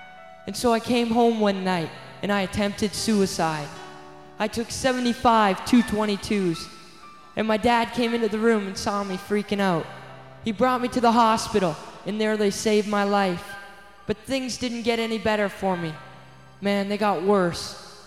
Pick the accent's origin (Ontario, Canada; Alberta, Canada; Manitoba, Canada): Ontario, Canada; Windsor; I'm 18 years old, and I'm from Windsor, Ontario.